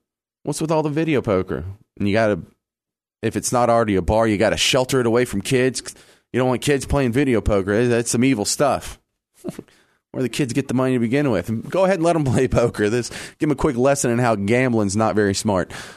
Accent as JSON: {"language": "English", "region": "Texas", "country": "United States", "tie": "born or raised there", "said": "But in the county where I grew up in Texas, there wasn't beer or wine, much less liquor in a grocery store."}